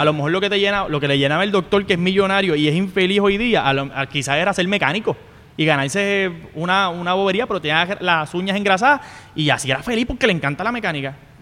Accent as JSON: {"language": "Spanish", "town": "Corozal", "country": "Puerto Rico", "said": "yo soy un jíbaro de Corozal, soy un jíbaro de Corozal"}